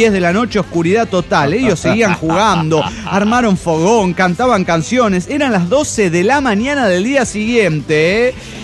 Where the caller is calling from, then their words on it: State of Mexico, Mexico; del Estado de México.